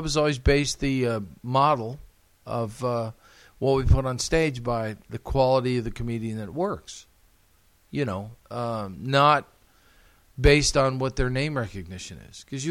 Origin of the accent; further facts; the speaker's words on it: Chicago, Illinois, United States; I'm from Chicago. I'm very familiar with what WGN is.